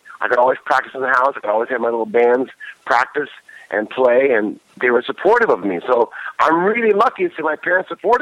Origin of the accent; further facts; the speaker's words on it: Kalamazoo, Michigan, United States; Yeah, I'm from Michigan. I'm from Kalamazoo, Michigan.